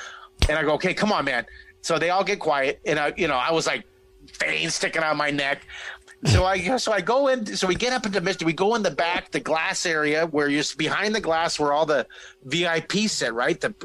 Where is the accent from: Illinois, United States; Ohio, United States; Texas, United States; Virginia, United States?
Texas, United States; Houston; So I was at Comic-Con in Comic-Palooza, my hometown.